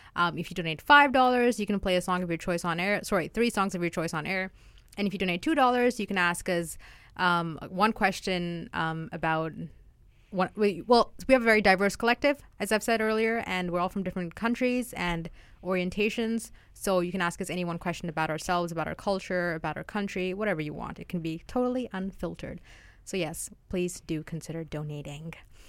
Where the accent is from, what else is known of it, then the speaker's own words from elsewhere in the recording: India; So I'm Indian and Danielle is Pakistani.